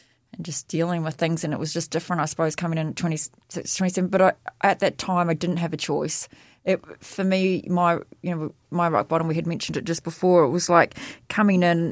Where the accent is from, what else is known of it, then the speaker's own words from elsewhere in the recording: Australia; So, Yeah, we grew up in Australia, so we had Eskies and the flip-flops and, we'd go to barbecues most nights.